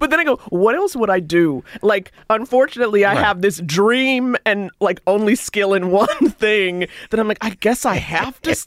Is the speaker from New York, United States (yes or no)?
yes; New York City, New York, United States; I grew up in New York. I'm from